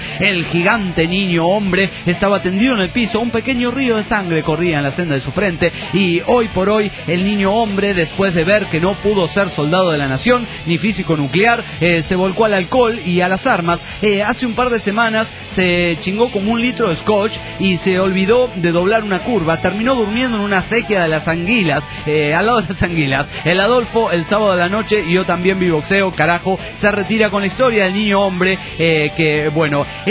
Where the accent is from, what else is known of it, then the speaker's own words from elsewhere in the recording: Mexico City, Mexico; Soy el cogelón del DF mexicano.